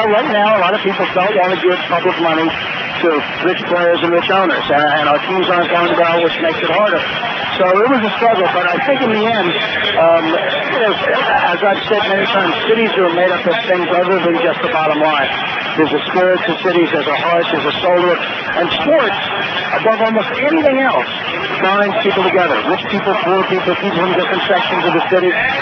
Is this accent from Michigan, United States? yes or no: no; Philadelphia, Pennsylvania, United States; And I grew up in the Big 5 watching Penn St. Joe and St. Joe going over.